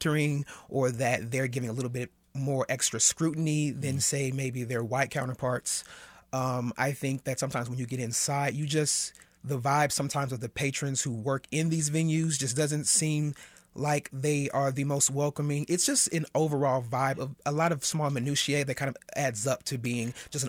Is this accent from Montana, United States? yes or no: no; Kansas City, Missouri, United States; I am born and raised in Kansas City, and in 2007 I went to D.C.